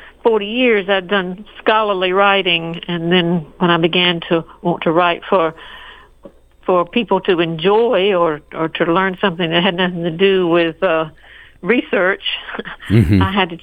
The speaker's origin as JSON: {"language": "English", "region": "North Carolina", "country": "United States", "said": "and I'm from North Carolina, and our public schools, I don't think, do enough"}